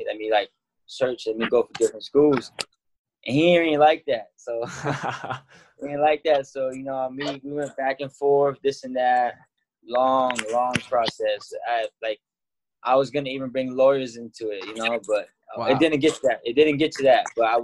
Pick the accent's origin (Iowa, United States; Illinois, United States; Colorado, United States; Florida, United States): Florida, United States; I grew up in Florida, and I wrestled outside before